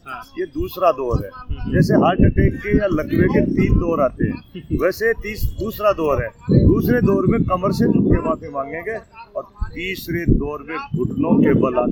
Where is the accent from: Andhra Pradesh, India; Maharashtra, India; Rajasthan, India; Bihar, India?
Rajasthan, India; Rajasthan Shekhawati.